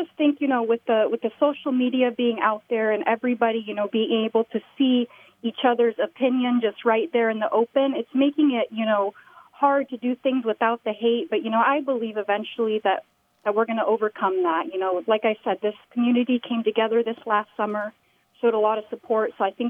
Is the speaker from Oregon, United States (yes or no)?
yes; Astoria, Oregon, United States; growing up in Astoria, a small community